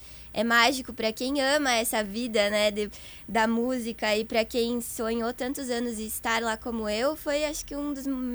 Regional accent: Santana do Livramento, Rio Grande do Sul, Brazil; now in Porto Alegre, Brazil; Por isso que eu tô aqui, né, na capital. Vim lá de Santana do Livramento e...

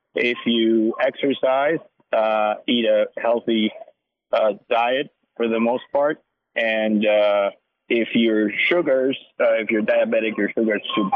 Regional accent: San Juan, Puerto Rico; moved away as an adult; now in Long Island, United States; So first, I grew up in San Juan, Puerto Rico, and then came to Long Island to do my vascular surgery training.

